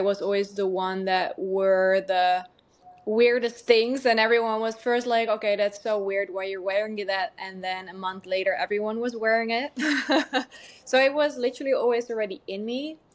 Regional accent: Amsterdam, North Holland, Netherlands; born there; English is a second language; I was born in Amsterdam, as you can probably hear about my accent.

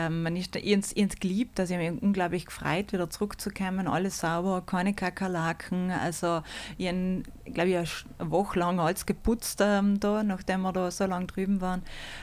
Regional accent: South Tyrol, Italy; Ich glaube, das hat man als Südtiroler ein bisschen einen Drang zu verstehen, warum ist das jetzt genau da so.

